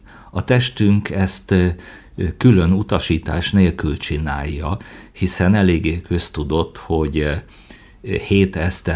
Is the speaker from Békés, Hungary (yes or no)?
no; Debrecen, Hajdú-Bihar, Hungary; Ahogyan mondtad, én itt Debrecenben nőttem fel.